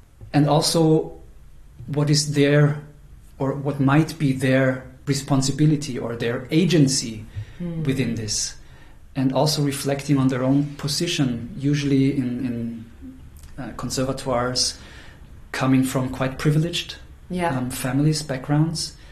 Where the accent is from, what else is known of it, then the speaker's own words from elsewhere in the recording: Austria; I'm from Austria, so the right-wing party won the last election.